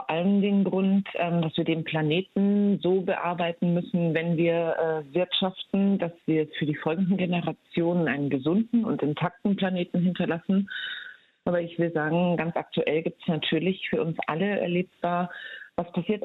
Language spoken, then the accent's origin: German; Bavaria, Germany; Ich bin in Bayern groß geworden, da ist man selbstverständlich in dem Teil Bayerns, wo ich herkomme, auf dem Dorf. Es war ein sehr kleines Dorf, bayerisch-katholisch sozialisiert.